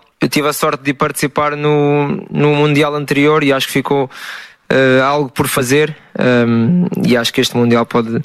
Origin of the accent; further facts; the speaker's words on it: Portugal; Não, quando não estou, sou português, sou um adepto